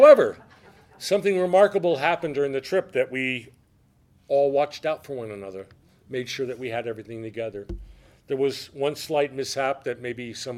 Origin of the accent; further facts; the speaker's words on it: New England, United States; I grew up in New England